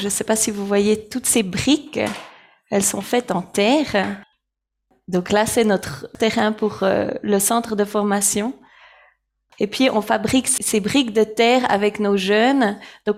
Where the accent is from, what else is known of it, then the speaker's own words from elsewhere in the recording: La Chaux-de-Fonds, Neuchâtel, Switzerland; now in Myanmar; Et moi, j'ai grandi ici à La Chaux-de-Fonds.